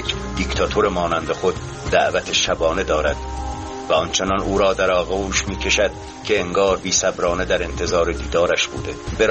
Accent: Iran; به عنوان یک ایرانی سرفکنده و شرمسارم که در کشوری زندگی میکنم

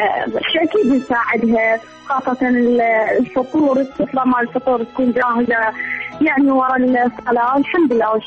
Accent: Diyala Governorate, Iraq; من ديالة، عمري 18 سنة.

